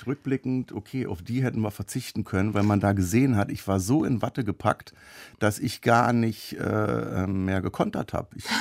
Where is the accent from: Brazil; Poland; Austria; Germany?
Germany; Berlin; In Neukölln geboren, im Wedding aufgewachsen und dann, muss ich dazu sagen, bin ich in Berlin bestimmt 25 Mal umgezogen. Aber also, das, was hängen bleibt, ist der Neuköllner